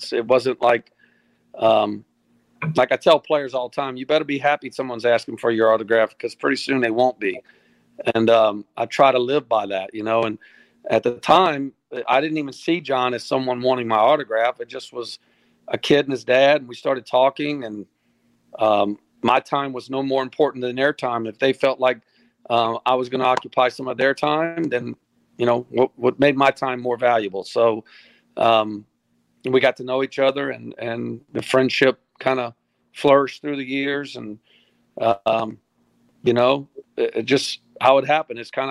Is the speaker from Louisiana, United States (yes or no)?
yes; Louisiana, United States; I was from the River Parishes in Louisiana, and we had some super stud athletic baseball players in my area.